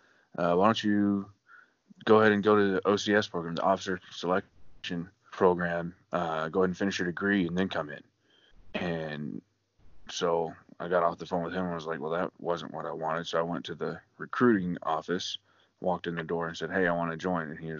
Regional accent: Tennessee, United States; also born or lived in North Mississippi; So I was born and raised in Tennessee, and a little bit in North Mississippi, but mostly West Tennessee. Small towns, like one red light, most of them.

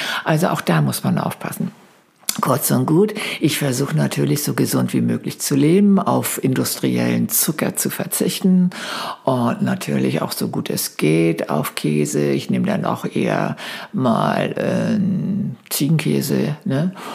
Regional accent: Stenderup, Schleswig-Holstein, Germany; Ich bin auf dem Land groß geworden. Ich glaube, ich habe das schon erzählt, ne? In Stenderup, das ist so ein kleines Dorf in Schleswig-Holstein bei Flensburg. Und mein Vater war Schmied, meine Mutter Bäuerin.

